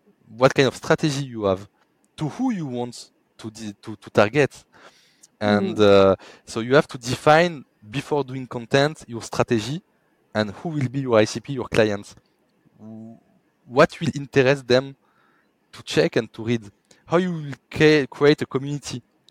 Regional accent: France; accent: French; English is a second language; Hope that my French accent will be okay for people who will listen, as I said.

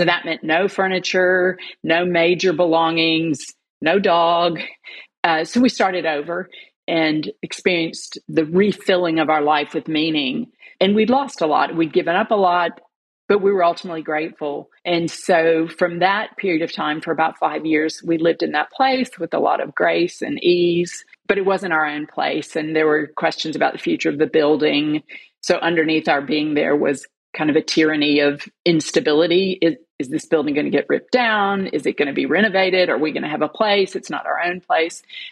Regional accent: United States; As an American, what I mean by that is a deeply stable, situated, well-connected life with purpose and meaning

